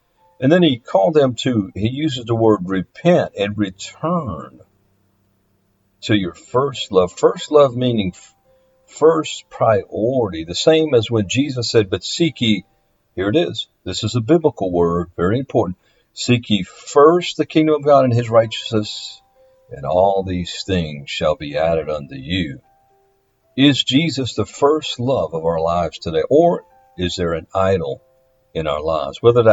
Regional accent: Louisiana, United States; They happen to come from or play in my home state, Louisiana.

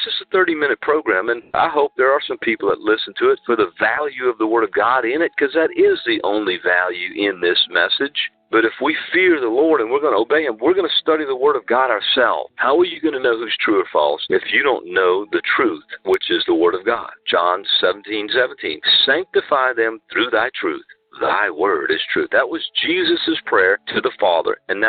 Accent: Louisiana, United States; And that would be, from my home state, Jesse Duplantis. I mean, everybody likes to listen to a Cajun, right?

